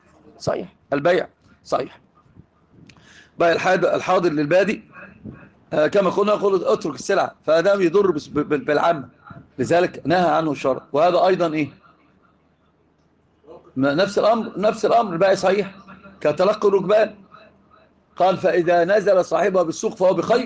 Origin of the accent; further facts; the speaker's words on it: Egypt; عندنا في مصر